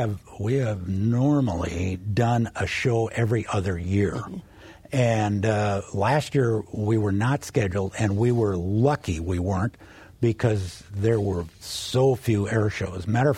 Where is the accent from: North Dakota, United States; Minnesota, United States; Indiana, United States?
North Dakota, United States; Valley City; Well, I grew up in the Valley City area, still have a farm up there, and went to Valley City State and then graduated from Minot State.